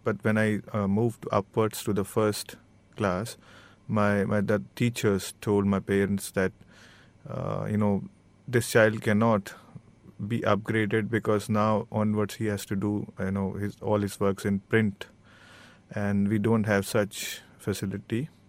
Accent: Delhi, India; I was brought up in Delhi only.

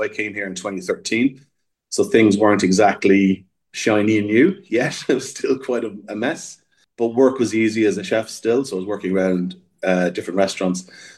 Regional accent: Ireland; Like, where I grew up back home in Ireland, there was a lot of German wines

